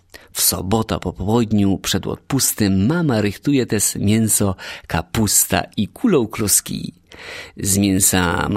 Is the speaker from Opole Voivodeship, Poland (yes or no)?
yes; Łubniany, Opole Voivodeship, Poland; U nas w Łubnianach tak naprawdę możemy fajerować dwa łotpusty.